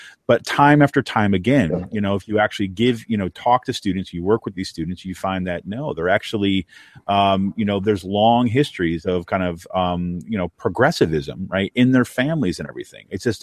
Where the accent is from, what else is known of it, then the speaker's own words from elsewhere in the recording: New York, United States; I'm not from Pennsylvania. I'm from upstate New York.